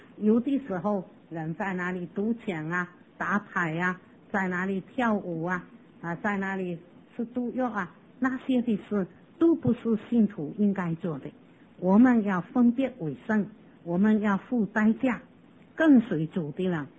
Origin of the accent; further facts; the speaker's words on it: China; 那么我就记得我是中国人，我要好好的荣耀我的国家，不要丢脸